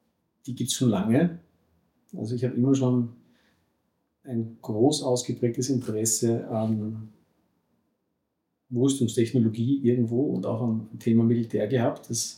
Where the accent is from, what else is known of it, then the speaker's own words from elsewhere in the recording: Salzburg, Austria; born there; bin eigentlich zwar geboren in Salzburg, aber fühle mich als Wiener und Salzburger, sagen wir so.